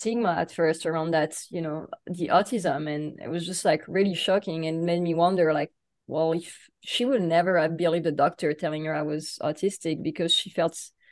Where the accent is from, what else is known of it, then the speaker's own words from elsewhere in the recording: France; I was raised in France where there was like no resources.